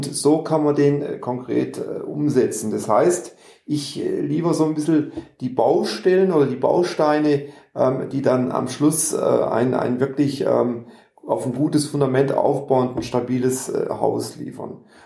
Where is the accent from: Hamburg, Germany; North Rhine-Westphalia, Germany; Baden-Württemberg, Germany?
Baden-Württemberg, Germany; Konstanz; Zuerst mal rein theoretisch Verwaltungswissenschaften in Konstanz, wo ich herkomme.